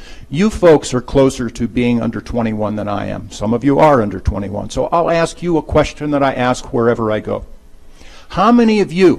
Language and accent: English; California, United States; In fact, I'm from California. I am here to tell you that marijuana is the largest cash crop in the state of California.